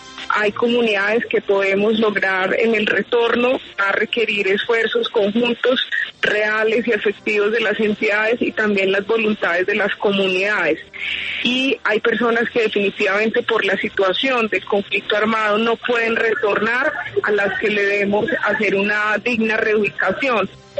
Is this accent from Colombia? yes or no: yes; Colombia; como ustedes saben, como colombianos y colombianas de larga data